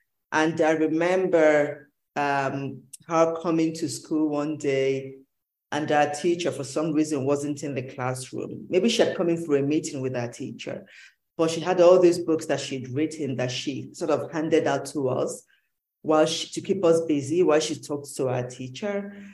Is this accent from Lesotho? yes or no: no; Nigeria; moved away as an adult; also born or lived in Belgium; now in United States; I'm Nigerian. It's my home. So, and then I lived in Belgium for 19 years